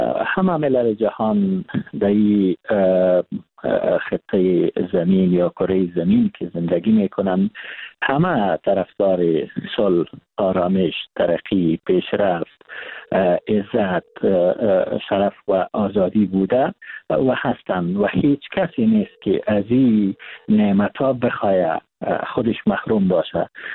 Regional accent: Afghanistan; ما افغان هستیم

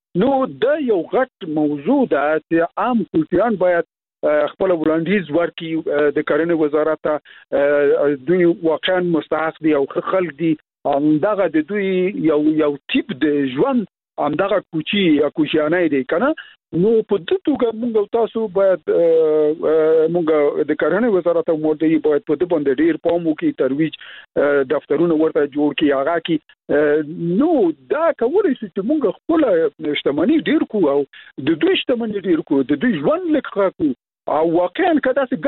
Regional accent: Logar, Afghanistan; ته باور وکړه زه خپله د لوګر یم

